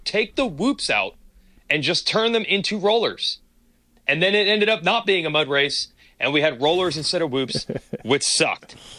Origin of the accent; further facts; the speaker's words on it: New Jersey, United States; me growing up in New Jersey and growing up walking around New York City at all hours of the night